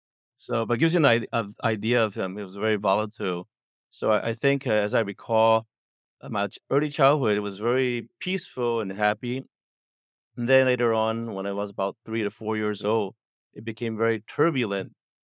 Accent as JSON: {"language": "English", "town": "San Francisco", "region": "California", "country": "United States", "tie": "born or raised there", "said": "I was born in San Francisco, Bay Area. Actually, San Francisco in Chinatown specifically. And I grew up in the 60s there."}